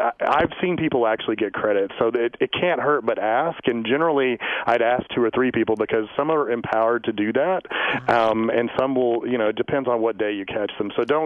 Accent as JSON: {"language": "English", "region": "Texas", "country": "United States", "said": "Well, I'm from Texas, so we have a college that does gig 'em, so you got to..."}